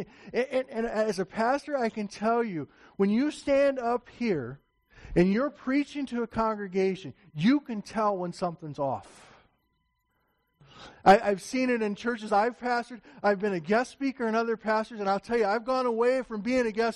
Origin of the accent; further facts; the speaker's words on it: Indiana, United States; I can remember as a kid growing up in Northeast Indiana